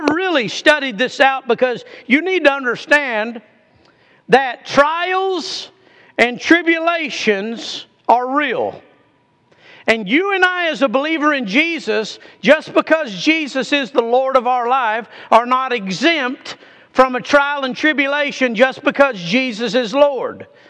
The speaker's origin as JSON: {"language": "English", "region": "Arizona", "country": "United States", "tie": "born or raised there", "also_born_or_lived": "New Mexico", "said": "I'm in the circuit of Arizona and New Mexico because I was raised and born in Arizona and then raised a lot in New Mexico."}